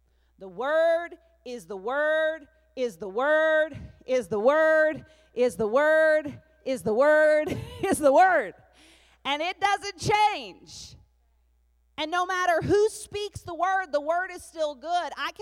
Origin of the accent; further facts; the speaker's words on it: Amarillo, Texas, United States; now in Kentucky, United States; Now, I'm from Amarillo, but I've lived in Kentucky for 16 years.